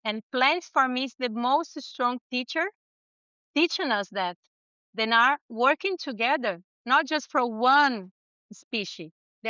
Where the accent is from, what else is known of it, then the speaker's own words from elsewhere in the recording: Brazil; English is a second language; Actually, I'm from Brazil. We have a farm here called Sítio Semente.